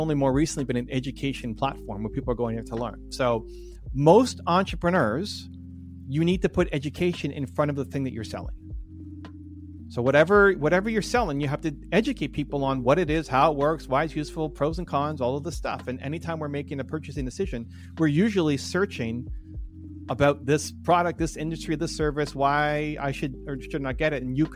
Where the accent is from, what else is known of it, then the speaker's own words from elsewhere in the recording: Canada; I'm Canadian, and so I see both sides of everything, and I always hedge everything.